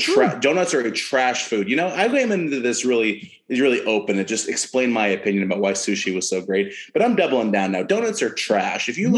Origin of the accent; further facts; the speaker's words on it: West Coast, United States; I come from the West Coast. I've had voodoo donuts.